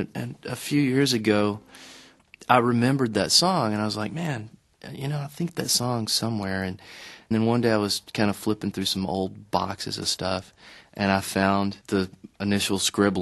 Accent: North Carolina, United States; which is really weird to make that connection with growing up in North Carolina

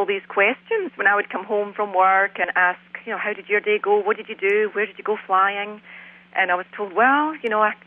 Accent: Scotland, United Kingdom; I'm Brian's wife, and we have been married for 12 years, and I'm originally from Scotland.

